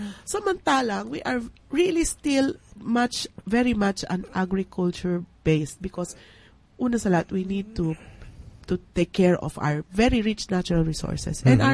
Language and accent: Tagalog; Mindanao, Philippines; I came from Mindanao.